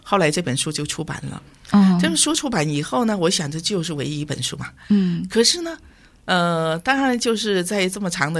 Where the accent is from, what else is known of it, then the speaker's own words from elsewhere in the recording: China; 我是一个中国人，我是中国文化这样的处境里面出来的